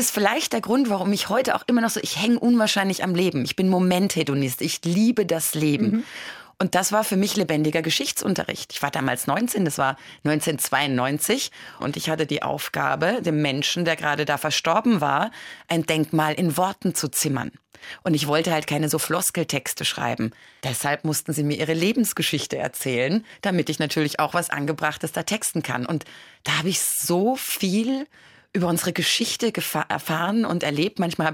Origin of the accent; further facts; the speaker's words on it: Karlsruhe, Baden-Württemberg, Germany; moved away as an adult; Wurzeln, die sind nicht dort. Ich habe Karlsruhe mit 19 verlassen. Ich habe kein Heimatgefühl dort.